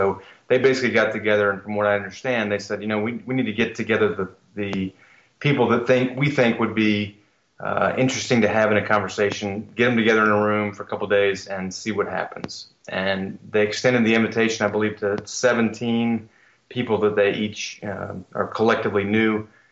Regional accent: North Carolina, United States; Born and raised in North Carolina

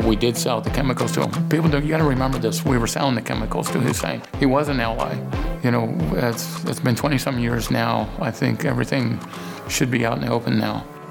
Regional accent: Tionesta, Pennsylvania, United States; I'm from Tynesta, Pennsylvania.

